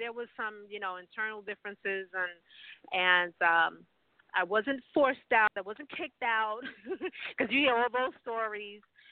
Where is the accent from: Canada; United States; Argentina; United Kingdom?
United States; Bronx, New York; No, I'm originally from the Bronx. But my family, a lot of my family are in Bridgeport, Hartford, Stamford, New Haven, you know, and they were there.